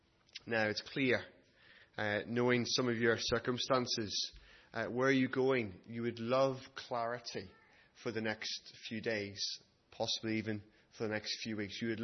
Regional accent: United Kingdom; because we're British and like to complain

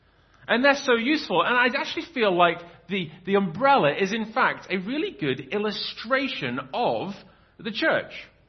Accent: England, United Kingdom; Well, as an Englishman, I can say with confidence

